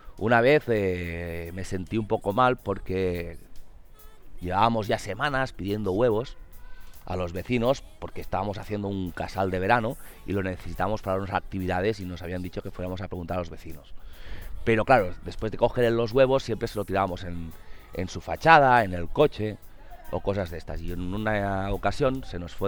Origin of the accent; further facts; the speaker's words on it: Barcelona, Catalonia, Spain; born there; Yo nací en Barcelona, en el Hospital San Pau.